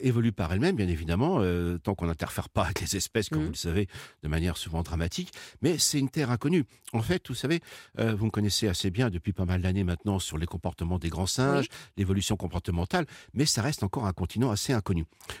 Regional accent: France

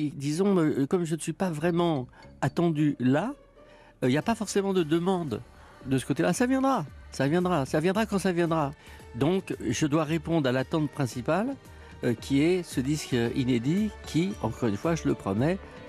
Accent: France; now in United States; je suis de culture française, bien sûr, je suis un Français qui vit aux États-Unis

